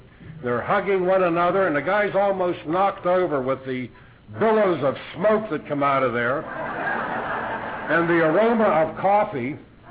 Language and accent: English; Potomac, Maryland, United States; I'm from Potomac, Maryland, incidentally